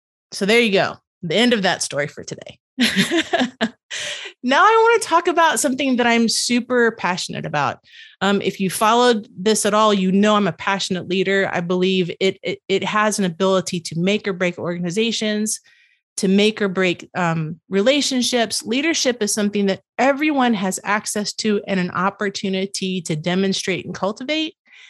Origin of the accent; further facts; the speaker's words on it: the South, United States; accent: Southern; I mean, my Southern accent comes out occasionally.